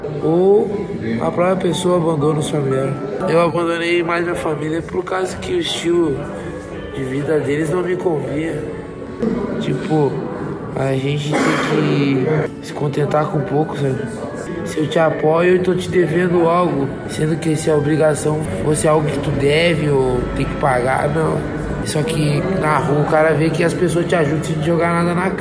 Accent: Santana do Livramento, Rio Grande do Sul, Brazil; moved away as an adult; now in Porto Alegre, Brazil; Eu sou de Livramento. Eu fui pra outro lugar, cada um seguiu o seu caminho. Pra praia, eu fui pra Porto Alegre.

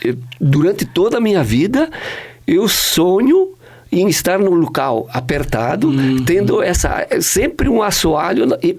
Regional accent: Caxias do Sul, Rio Grande do Sul, Brazil; born there; Eu nasci na comunidade São João, do bairro Forqueta, Caxias do Sul.

